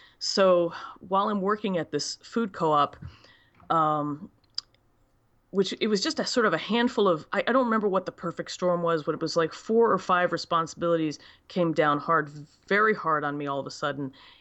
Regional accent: Baltimore, Maryland, United States; now in Philadelphia, United States; I'm originally from Baltimore. And I came to Philadelphia in 2009 because I was following a former husband to a job.

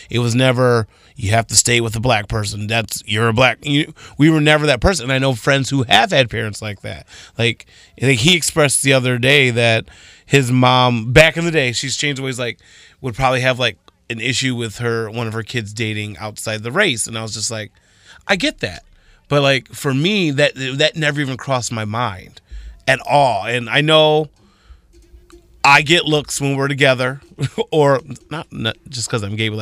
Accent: Toledo, Ohio, United States; Oh, you're from the city. I'm like, oh, I'm from Toledo, whatever.

